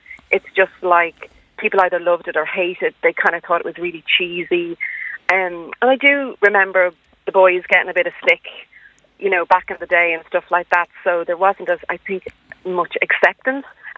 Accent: Newbridge, Kildare, Ireland; I grew up in Newbridge and Kildare

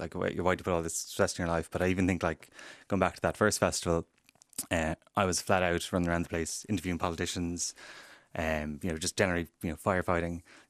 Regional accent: Ballyhaunas, Connacht, Ireland; I was like, you know, I'm from Ballyhaunas, and his face just dropped.

